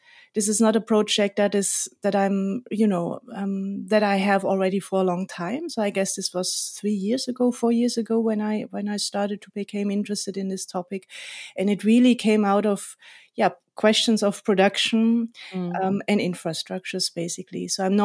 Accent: South Germany, Germany; So I grew up in the south of Germany.

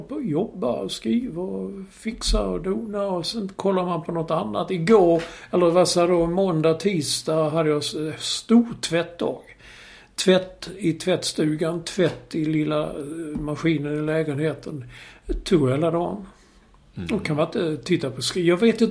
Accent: Malmö, Skåne, Sweden; vi är från Malmö, vi talar, vi vill inte bo i Malmö, vi är glada att vi kommer därifrån.

